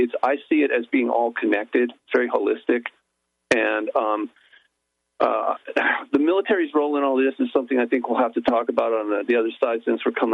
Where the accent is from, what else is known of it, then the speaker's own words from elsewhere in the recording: Malibu, California, United States; not far from where I grew up there in Malibu.